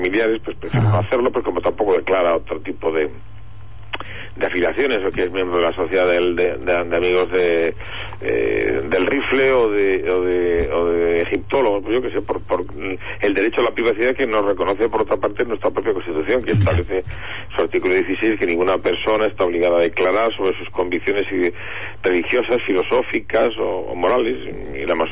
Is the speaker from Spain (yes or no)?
yes; Bilbao, Basque Country, Spain; Soy de Bilbao y como la gente de Bilbao somos así